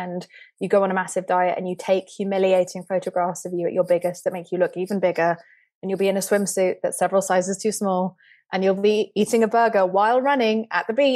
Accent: England, United Kingdom; But I'm English. I have a resting sad face.

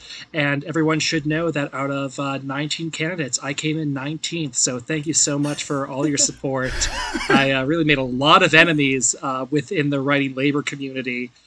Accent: Boston, Massachusetts, United States; I really hope Boston hosts the Olympics. That'd be kind of cool in my hometown.

